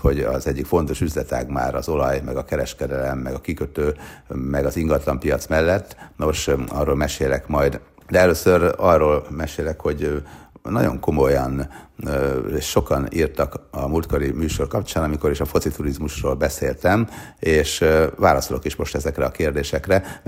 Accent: Hungary; de Franciaországban például Marseille-ben szerintem ott volt a legjobb a hangulat, mint magyar, ezt úgy éltem meg.

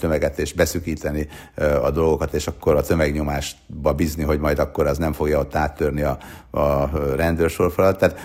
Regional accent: Hungary; de Franciaországban például Marseille-ben szerintem ott volt a legjobb a hangulat, mint magyar, ezt úgy éltem meg.

